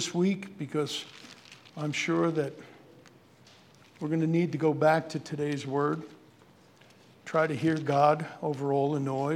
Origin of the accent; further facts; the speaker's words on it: New York, United States; And I'm from New York, if you haven't figured that out, but that's almost 50 years ago.